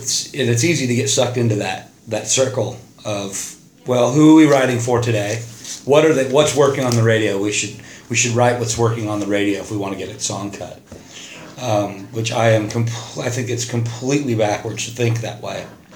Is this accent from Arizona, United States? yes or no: yes; Arizona, United States; that's the way we partied when I was a kid growing up in Arizona.